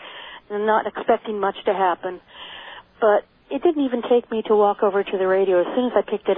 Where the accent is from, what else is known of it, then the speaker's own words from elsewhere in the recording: Anaheim, California, United States; I'm from Anaheim.